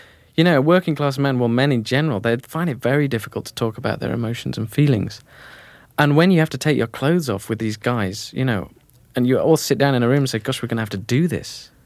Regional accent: Keighley, Yorkshire and the Humber, United Kingdom; Well, I was born and brought up in Keighley, which is a town about 30 miles north of Sheffield. And spent most of my life in Yorkshire

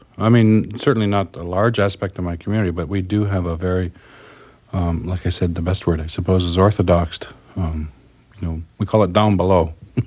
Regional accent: Niagara Falls, New York, United States; also born or lived in Buffalo; I was, I was raised in Niagara Falls in Buffalo, New York, you know, gone to school there.

